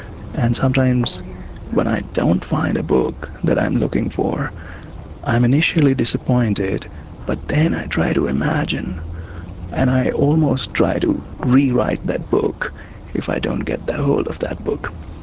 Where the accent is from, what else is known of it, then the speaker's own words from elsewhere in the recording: India; when I was growing up in India, those were the conditions. I grew up with many languages in the background.